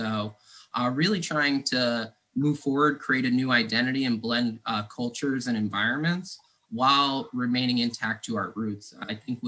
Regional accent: Lansingburgh, New York, United States; I grew up in Lansingburg, and when I was able to go to Corliss Park

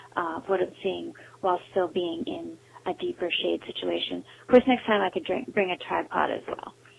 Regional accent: Pittsburgh, Pennsylvania, United States; I'm from Pittsburgh, Pennsylvania.

